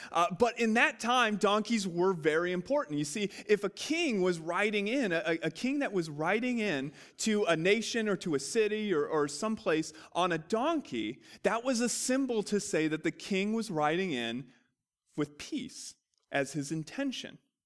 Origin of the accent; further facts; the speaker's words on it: Iowa, United States; I grew up in Iowa. It's corn.